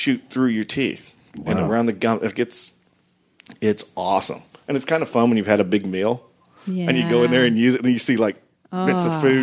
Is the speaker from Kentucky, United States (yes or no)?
yes; Kentucky, United States; I grew up in the South.